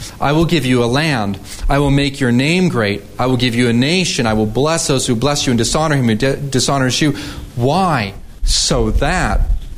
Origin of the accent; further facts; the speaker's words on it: Canada; She's from France. I'm from Canada.